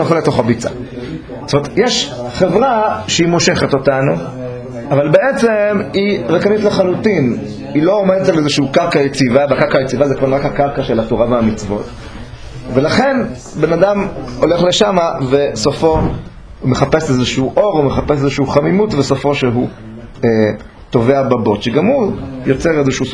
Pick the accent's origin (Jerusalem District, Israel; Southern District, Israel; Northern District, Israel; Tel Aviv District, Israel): Tel Aviv District, Israel; Bnei Brak; אבל אני גדלתי בבני ברק.